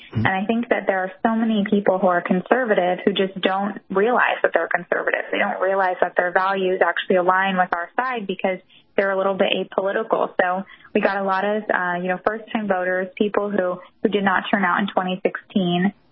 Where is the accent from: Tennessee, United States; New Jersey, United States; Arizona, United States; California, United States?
California, United States; now in New York, United States; and I'm from California and live in New York